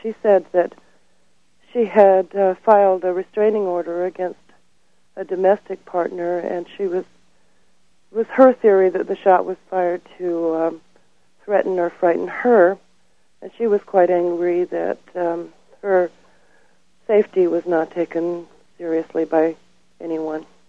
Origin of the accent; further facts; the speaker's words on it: California, United States; I'm from Northern California.